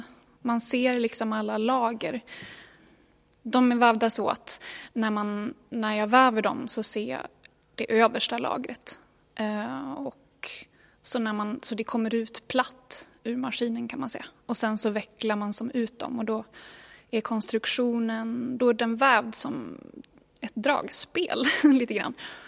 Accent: Härnösand, Västernorrland County, Sweden; now in Gothenburg, Sweden; Men jag är också uppvuxen i Härnösand.

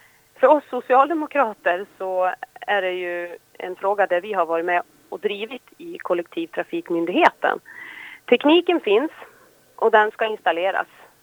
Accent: Borlänge, Dalarna County, Sweden; now in Härnösand, Sweden; Jag är 41 år och kommer ifrån Härnösand, eller jag bor i Härnösand men kommer ursprungligen ifrån Borlänge i Dalarna. Jag bor i en by som heter Sörgården utanför Härnösand och har sedan jag flyttade hit för snart 17 år sedan

